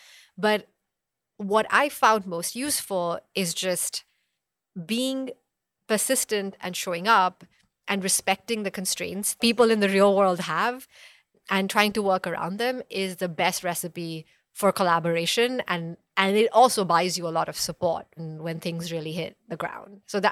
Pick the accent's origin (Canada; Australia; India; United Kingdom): India; Punjab; moved away as an adult; also born or lived in Delhi; now in United States; So I grew up in India. I'm originally from Punjab, and that's where I was born. I was in Delhi for my undergrad, and then I first came to the U.S. for a master's at Yale.